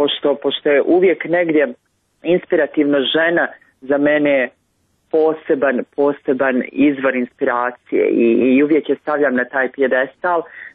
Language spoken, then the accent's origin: Serbian; Cetinje, Montenegro; uspomene na moga djeda, na djetinjstvo provedeno u Cetinju